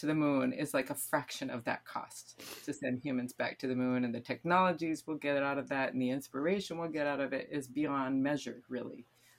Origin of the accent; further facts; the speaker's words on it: South Dakota, United States; the way that I grew up in South Dakota, to going all over the world with men who walked on the moon.